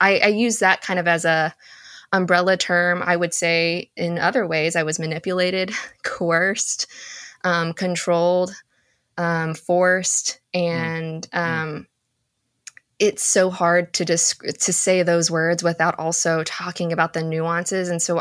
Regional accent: Texas, United States; I'm a Filipina American. My mother immigrated from the Philippines to Texas, of all places, in the 1980s.

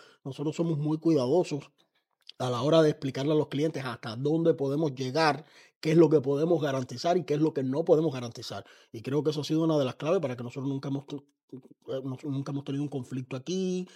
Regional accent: Cuba; Todos nosotros somos cubanos, y a veces los cubanos tenemos el concepto erróneo de que porque vivimos en Cuba

